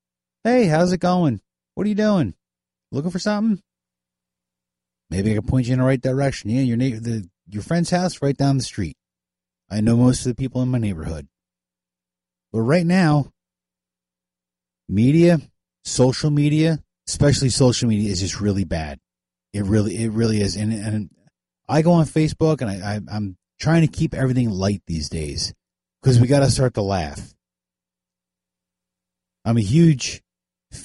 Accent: United States; We as Americans knew how to pull together

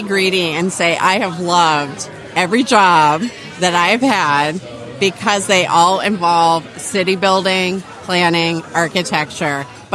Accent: Pittsburgh, Pennsylvania, United States; I'm from Pittsburgh.

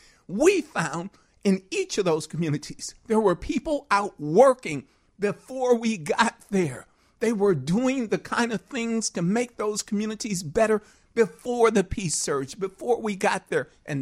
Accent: Chicago, Illinois, United States; in public housing, grew up in a Robert Taylor home.

